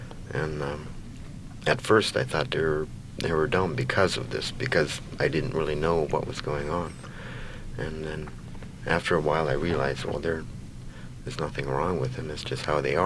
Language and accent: English; Kenai, Alaska, United States; because I was growing up in Kenai, and there were some half-breeds there